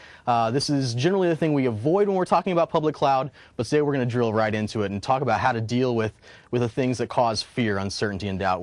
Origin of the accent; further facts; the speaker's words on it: Chicago, Illinois, United States; I am from Chicago.